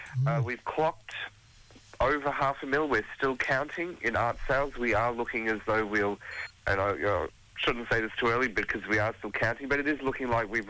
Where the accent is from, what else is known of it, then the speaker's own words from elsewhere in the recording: Mapoon, Queensland, Australia; now in Cairns, Australia; I live in Cairns at the moment, but I come from Western Cape, of Cape York Peninsula, from Marpoon, Tepetiki, Chungunji, and of course, traditionally from down in the Gulf. Wangi, just like you.